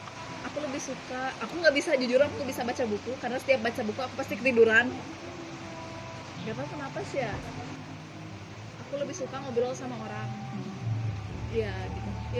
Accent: Bandung, West Java, Indonesia; born there; Terus apalagi aku lahir di Bandung tanggal 16 April 1996.

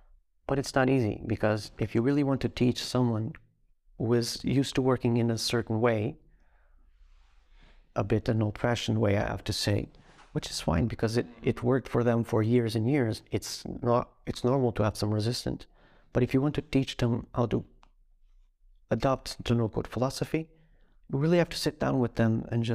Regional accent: Portugal; I noticed in other situations a bit of resistance when I show up as, I'm from Portugal.

